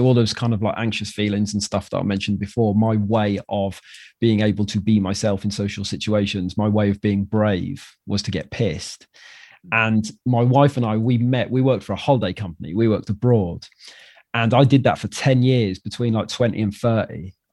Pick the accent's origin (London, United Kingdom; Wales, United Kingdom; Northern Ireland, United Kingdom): Wales, United Kingdom; moved away; I'm from Wales and I moved here. So I don't know. I do now. I've been here 10 years.